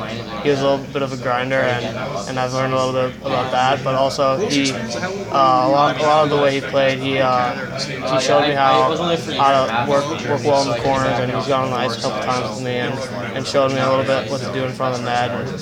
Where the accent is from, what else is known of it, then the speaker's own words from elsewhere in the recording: Hinsdale, Illinois, United States; I grew up in Hinsdale, Illinois, like 25 miles west.